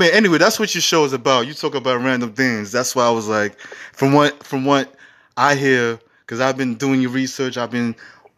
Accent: Bronx, New York, United States; I'm from the Bronx, so I can say dirty Bronx.

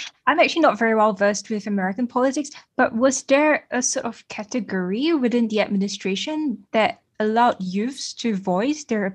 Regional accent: Singapore; I come from almost another extreme at the other end, growing up in Singapore

